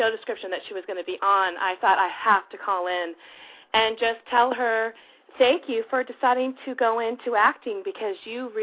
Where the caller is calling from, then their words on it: Salinas, California, United States; I'm calling from Salinas, California